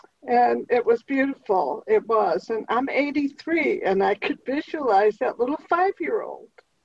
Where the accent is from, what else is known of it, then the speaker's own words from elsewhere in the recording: Chicago, Illinois, United States; I'm from Chicago, and I'm fairly new to ACA.